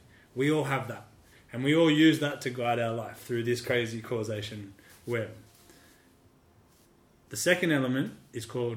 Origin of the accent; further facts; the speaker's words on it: Sydney, New South Wales, Australia; I grew up in Sydney. Very different upbringings, right?